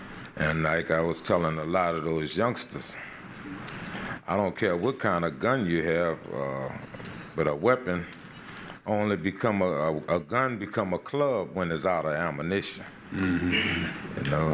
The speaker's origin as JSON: {"language": "English", "town": "Gretna", "region": "Louisiana", "country": "United States", "tie": "born or raised there", "said": "I was raised in Gretna, in a part of Gretna that was called McDonaldville, and my family owned property there."}